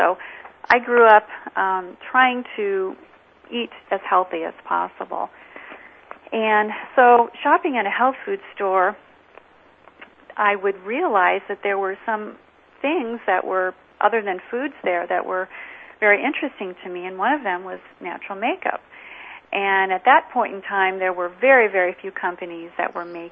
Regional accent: Midwest, United States; I grew up in the Midwest, and I had allergies as a child.

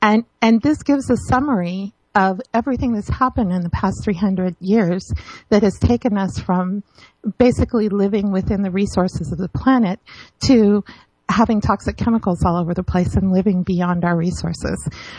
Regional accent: California, United States; born there; I was born in California.

